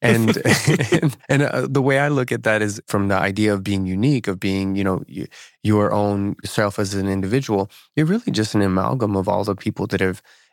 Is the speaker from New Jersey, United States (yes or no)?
yes; New Jersey, United States; I was raised in South Jersey, Philadelphia area, not far from Virginia.